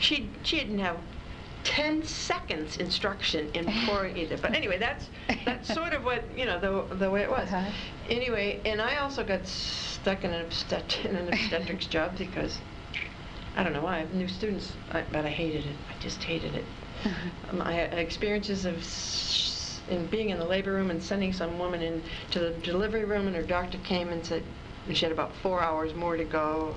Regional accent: Eliot, Maine, United States; Okay, I was born and raised in Maine, in Elliott, Maine, which I was born there and raised there and went to school in Portsmouth, New Hampshire, which just happens to be 2 miles across the river.

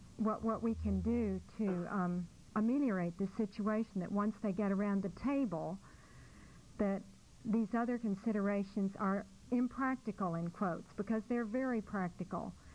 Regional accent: Austin, Texas, United States; I'm from Austin

